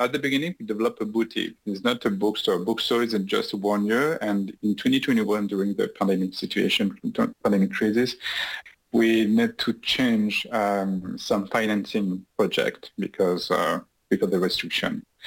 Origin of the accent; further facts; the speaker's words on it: Auvergne-Rhône-Alpes, France; English is a second language; also born or lived in Limousin; now in Canada; I come from France in Auvergne in volcano in the center, in the middle and center in France. Yeah, you have a old, very old volcano in France. So I come from Auvergne and Limousin.